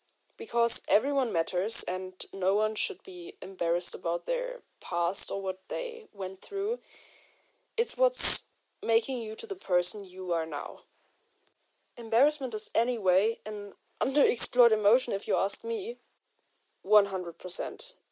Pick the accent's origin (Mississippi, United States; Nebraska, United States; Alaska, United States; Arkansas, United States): Arkansas, United States; 58 years old now. I grew up in Arkansas, in a transphobic family.